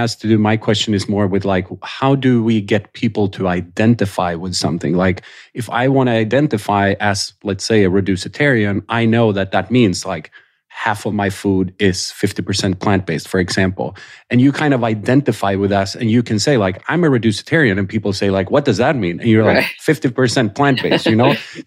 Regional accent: Sweden; I'm from Sweden originally, so I have kind of a foot in Europe as well.

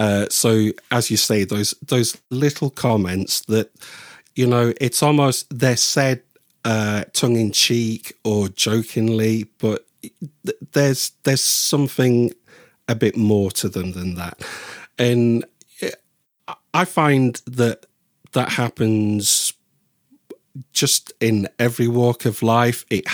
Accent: Bradford, Yorkshire and the Humber, United Kingdom; in particular, and even a particular part of Bradford is what I call home. I definitely see myself as English as well as Yorkshire.

